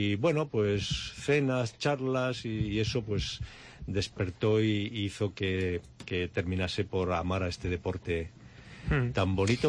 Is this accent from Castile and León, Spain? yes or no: no; Navarre, Spain; now in Jaca, Spain; yo soy navarro, bueno, llevo muchos años, la mitad de mi vida la llevo aquí en Jaca. Mis hijos son jacetanos y mi mujer es jacetana.